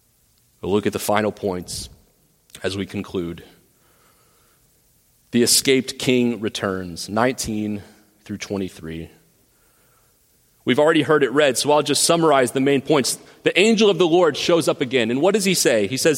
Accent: Texas, United States; I'm from Texas. You can imagine Texas. Texas isn't the worst, but allows you to carry the thought forward.

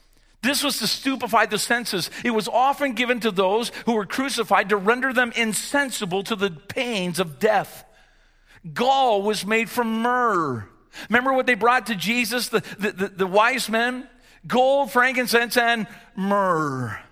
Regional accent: Canada; listen, I'm Canadian. But I want to thank you for your service.

